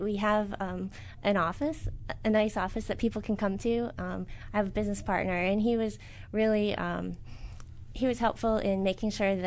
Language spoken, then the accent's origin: English; Maryland, United States; also born or lived in Korea; So I was born in Korea, and I was adopted. And I was adopted as a baby, and I was raised mostly in Montgomery County, Maryland.